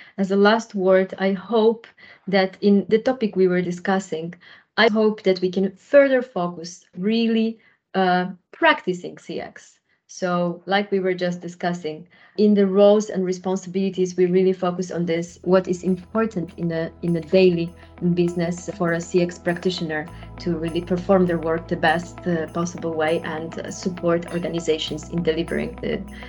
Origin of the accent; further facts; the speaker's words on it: Netherlands; English is a second language; from my home country, from the Netherlands.